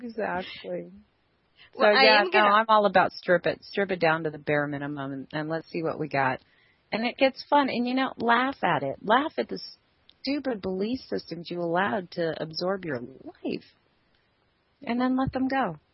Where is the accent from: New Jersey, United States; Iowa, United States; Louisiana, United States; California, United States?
California, United States; growing up in California, you know, and living in California, it was always, you are what you drive.